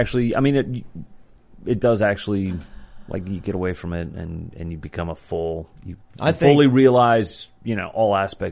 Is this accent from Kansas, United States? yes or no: yes; Kansas, United States; I grew up in Kansas. We had a ton of coyotes.